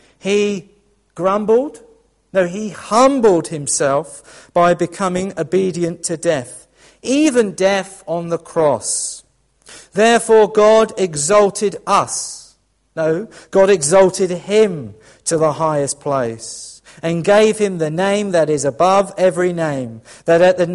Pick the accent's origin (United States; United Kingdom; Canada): United Kingdom; we as British do like to moan.